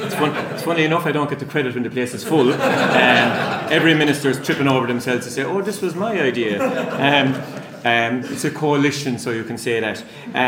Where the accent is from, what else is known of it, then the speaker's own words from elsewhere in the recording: Limerick, Munster, Ireland; I'm from Limerick, like you.